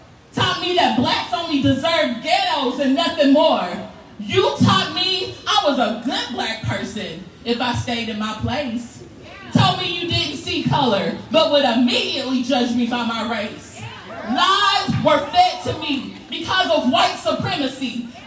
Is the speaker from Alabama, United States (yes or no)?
yes; Rogersville, Alabama, United States; I grew up in Rogersville, Alabama, and this is my experience.